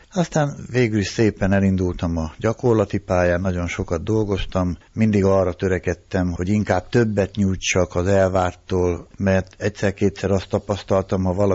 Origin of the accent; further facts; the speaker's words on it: Hajdúdorog, Hajdú-Bihar, Hungary; Hát én 1949-ben születtem Hajdúdorogon.